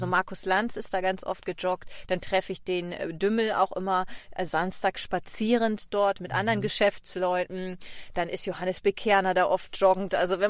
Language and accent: German; Leer, Lower Saxony, Germany; Ich bin Landei, ne? Das ist klar. Ich komme ja aus Leer, Ostfriesland. Das ist eine Stadt. Viele kennen diese Stadt nicht. 32.000 Einwohner.